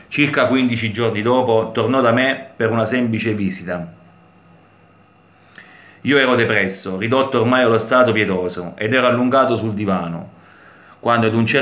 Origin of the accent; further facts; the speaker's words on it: Città Sant'Angelo, Abruzzo, Italy; c'erano tante persone del mio paese, Marina di Città Sant'Angelo